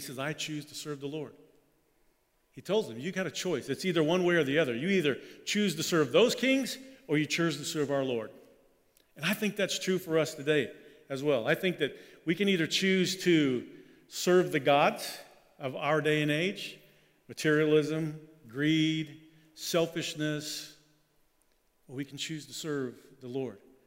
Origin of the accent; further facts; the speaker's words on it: Germany; Like, look, I grew up in Germany. We only had one radio station.